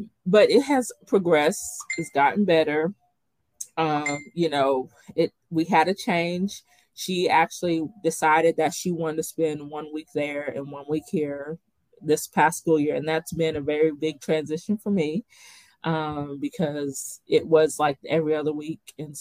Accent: Somerset, Kentucky, United States; now in Bowling Green, United States; So I didn't grow up in Bowling Green. So when I moved here, it was a different world. I moved here from Somerset, Kentucky.

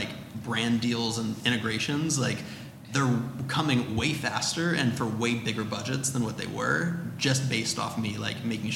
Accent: Florida, United States; like my whole life, especially growing up in Florida, I was like a slacker, procrastinator.

